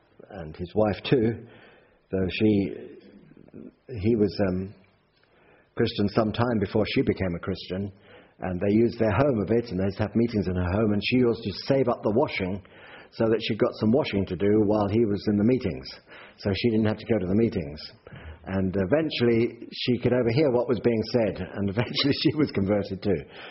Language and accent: English; Gloucester, South West England, United Kingdom; I come from Gloucester, from Hucklecote, which is the outskirts of Gloucester. It's where I live.